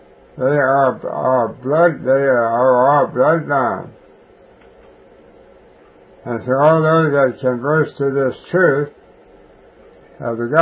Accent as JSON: {"language": "English", "region": "Texas", "country": "United States", "tie": "born there", "said": "I was born here in Texas"}